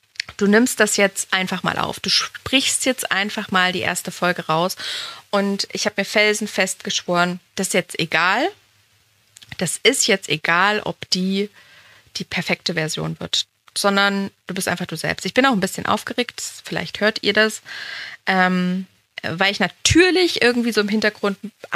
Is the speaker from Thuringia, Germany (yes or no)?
yes; Bad Frankenhausen, Thuringia, Germany; Ich habe vorhin schon gesagt, dass ich 35 Jahre alt bin. Ich bin gebürtig aus Thüringen, aus Nordthüringen ganz genau, so am Kyffhäuser bin ich groß geworden. Vielleicht sagt einem, dem einen oder anderen, der Ort Bad Frankenhausen was.